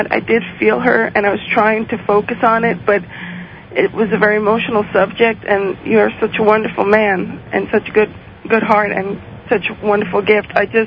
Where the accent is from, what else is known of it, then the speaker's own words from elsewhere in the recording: New York City, New York, United States; New York City.